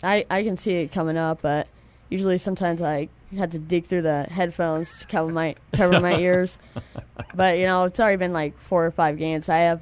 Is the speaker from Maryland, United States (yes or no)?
no; Phoenix, Arizona, United States; born there; No, I was born here in Phoenix, Arizona.